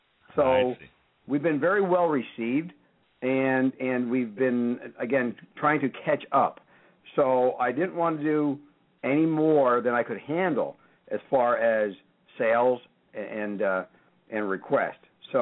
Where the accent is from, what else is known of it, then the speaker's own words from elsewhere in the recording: New Jersey, United States; also born or lived in Florida / New York; I'm actually grew up on a dairy farm up in New Jersey, but most of my family has now migrated over to Pennsylvania as well.